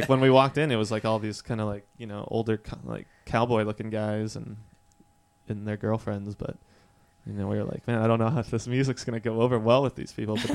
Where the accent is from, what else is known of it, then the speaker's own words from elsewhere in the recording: Arizona, United States; now in Los Angeles, United States; Yeah, we played back in my hometown in Arizona, which was really fun. It was kind of because I come from a small town out there